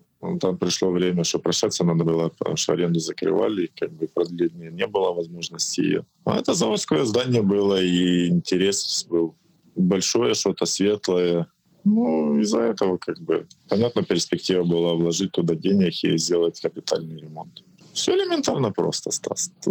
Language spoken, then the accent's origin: Russian; Tolyatti, Samara Oblast, Russia; born there; А я родился в 75-м. То есть я и Ксюха, сестра моя, мы родились оба в Тольятти. Это Куйбышевская область.